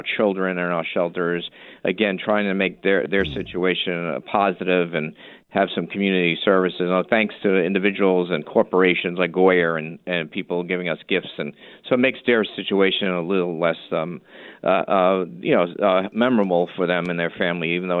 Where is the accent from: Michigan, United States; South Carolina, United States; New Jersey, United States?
New Jersey, United States; Jersey City; born and raised in New Jersey and Jersey City